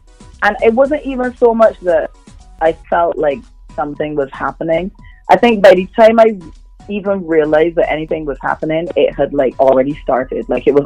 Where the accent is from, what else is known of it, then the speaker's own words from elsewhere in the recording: England, United Kingdom; From the time I was a kid growing up in England, the radio was my best friend.